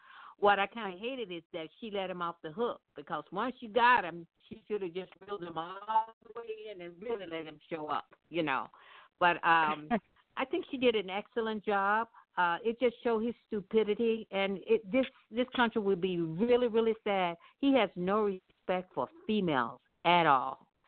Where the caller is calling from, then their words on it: Glendale, Arizona, United States; I'm calling from Glendale, Arizona.